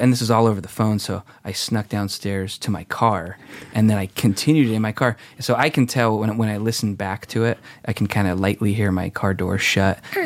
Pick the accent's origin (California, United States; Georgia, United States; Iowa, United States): California, United States; especially for the Giants or the Warriors or the Niners, since that's my hometown teams.